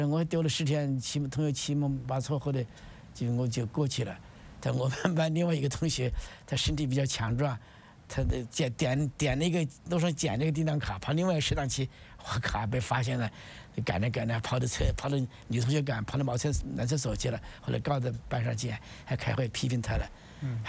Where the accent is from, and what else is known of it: China